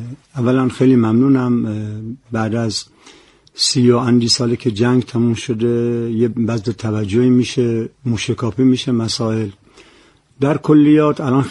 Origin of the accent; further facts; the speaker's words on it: Ahvaz, Khuzestan, Iran; ما چون بچه اهواز هستیم میزبان جنگ بودیم.